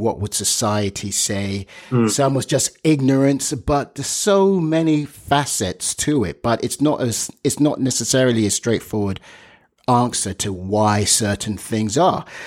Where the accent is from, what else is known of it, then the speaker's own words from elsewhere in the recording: Nigeria; I as a Nigerian, I can never get it despite me being married to a Tamilian